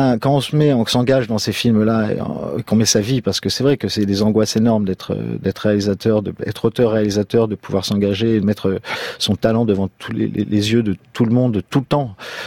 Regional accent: France; C'est pas parce que je suis français et fier d'être français

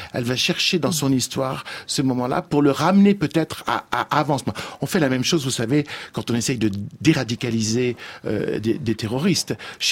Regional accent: Lyon, Auvergne-Rhône-Alpes, France; je suis lyonnais, donc j'ai vécu dans la mythologie de Saint-Ex

